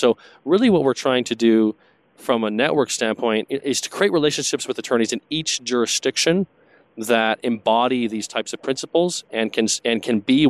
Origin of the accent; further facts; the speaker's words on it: Vancouver, British Columbia, Canada; I'm originally from Vancouver, British Columbia, and I want to bring this service to my fellow Canadians.